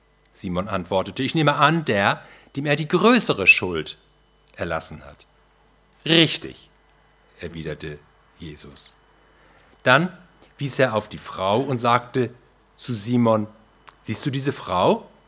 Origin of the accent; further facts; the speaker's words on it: Hamburg, Germany; In meiner Heimat hätte man gesagt, in Hamburg, in gediegener Atmosphäre